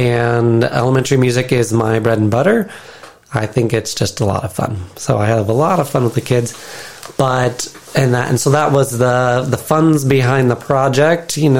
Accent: Iowa, United States; So I'm not from Lansing, I am from Iowa, and I wanted to start a business.

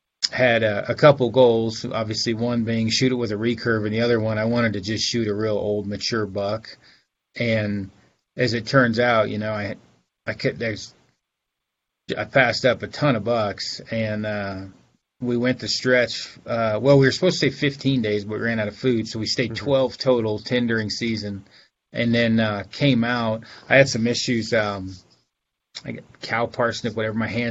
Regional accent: Oregon, United States; I'm from Oregon originally. That's why I don't hunt Oregon anymore.

